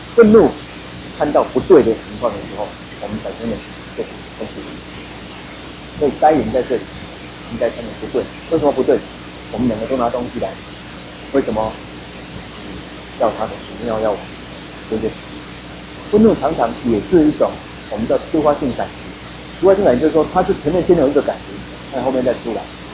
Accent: Taiwan; 我们台湾人他们都拜拜，因为弄一些什么水果啊，好吃的东西就放在那边拜拜吗？

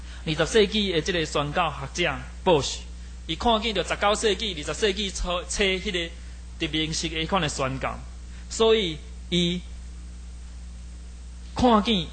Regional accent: Taiwan; 我觉得我们台湾人要去学习更加去尊重跟我们族群不一样的人

